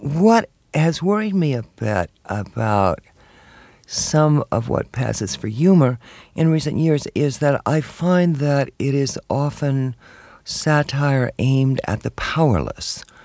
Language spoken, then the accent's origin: English; Texas, United States; I mean, that's just where I grew up in East Texas before the Civil Rights Movement